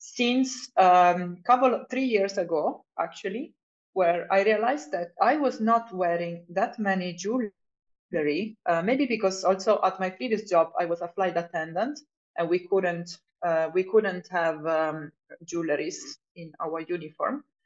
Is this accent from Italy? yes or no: yes; Italy; English is a second language; moved away as an adult; now in Finland; I'm originally from Italy, but I moved to Finland in 2015.